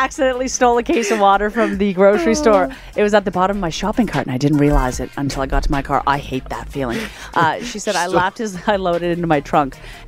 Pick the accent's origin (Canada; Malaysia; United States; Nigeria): Canada; Newfoundland and Labrador; I can totally relate. I think it's an East Coast thing. I'm from Newfoundland.